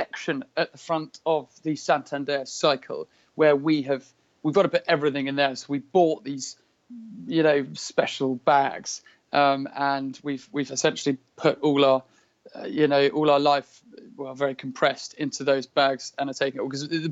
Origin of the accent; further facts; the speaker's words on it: London, United Kingdom; I am from London, and I'm currently in the north of Scotland